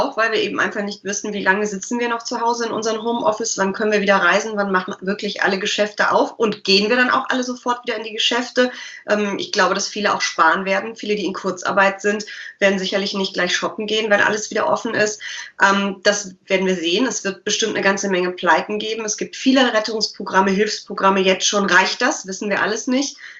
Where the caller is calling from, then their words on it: Düsseldorf, North Rhine-Westphalia, Germany; Aus Düsseldorf, aus meinem Arbeitszimmer vor der frisch aufgeräumten Bücherwand.